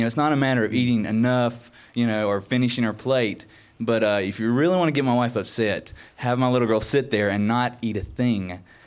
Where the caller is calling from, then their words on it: Montgomery, Alabama, United States; Hi, I'm from Montgomery, Alabama.